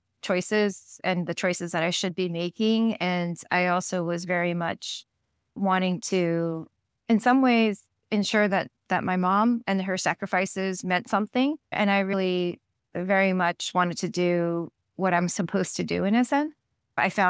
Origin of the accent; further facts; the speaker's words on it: New York, United States; Really, it was when I was starting middle school that he moved to California, and I grew up in New York.